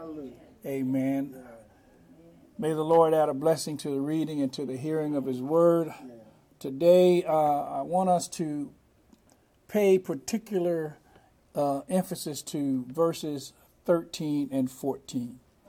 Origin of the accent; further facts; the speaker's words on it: Bakersfield, California, United States; I was born and raised in Bakersfield, and at the time, I don't want to say how old I am, but I'm getting up there, a little long in the tooth.